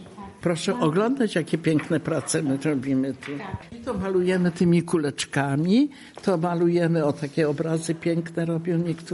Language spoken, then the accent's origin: Polish; Leżajsk, Subcarpathian Voivodeship, Poland; Akurat my jesteśmy z Leżajska, z samego Leżajska, z bloku. Ja na przykład sama mieszkam.